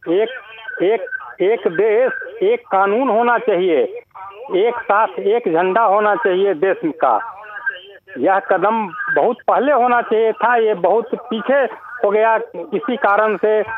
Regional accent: Samastipur, Bihar, India; मैं समस्तीपुर जिले का रहने वाला हूँ, बिहार से बोल रहा हूँ।

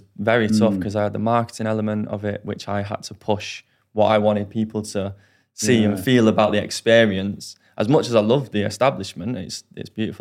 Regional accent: Bolton, North West England, United Kingdom; I'm from Bolton. So a small town just outside of Manchester.

